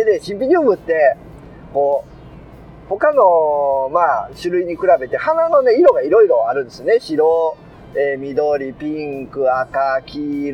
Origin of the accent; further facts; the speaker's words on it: Tokushima, Japan; 僕は徳島県ですけども